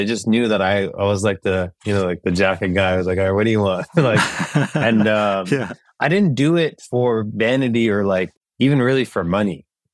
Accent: Hebron, West Bank, Palestine; now in United States; we're Palestinian, first generation American. We're very, very close to our roots. We grew up in Hebron, where my dad's from, which is known as Khalil, the biblical city of Hebron.

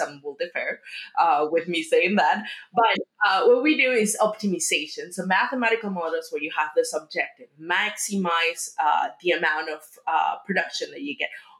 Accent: Peru; English is a second language; now in United States; I'm originally from Peru, then master's in and bachelor's in Mississippi State, Texas A&M, and now Duke, and then North Carolina State University.

